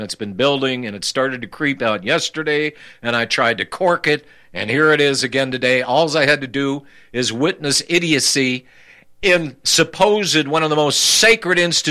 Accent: United States; I'm not. I am an American.

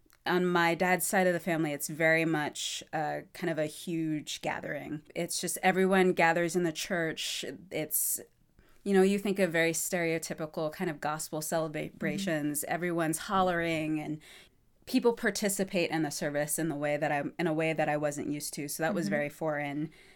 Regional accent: North Carolina, United States; I grew up in North mm-hmm. Carolina.

